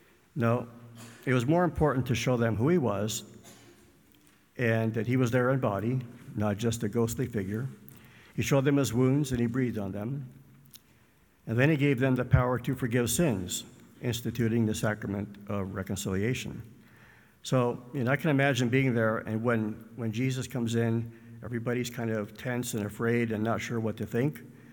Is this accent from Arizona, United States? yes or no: yes; Arizona, United States; Now, growing up in Arizona, I'm more likely to be a descendant of a Wild West outlaw